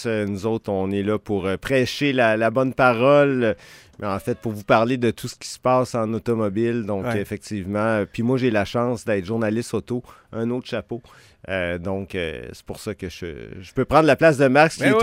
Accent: Alberta, Canada; born there; Je suis né en Alberta. Ça s'écrivait avec un E en Alberta.

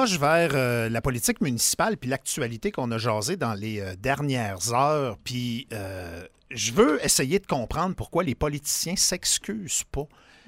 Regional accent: Quebec, Canada; Nous autres, moi puis Véro, on vient du Saguenay-Lac-Saint-Jean

